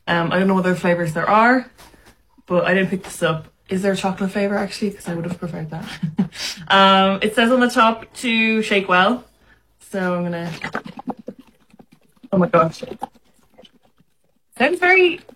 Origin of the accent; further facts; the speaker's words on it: Ireland; now in South Africa; Hi, I'm an Irish girl in South Africa